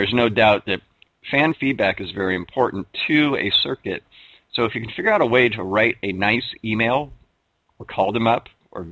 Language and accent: English; United States; Well, I'm American.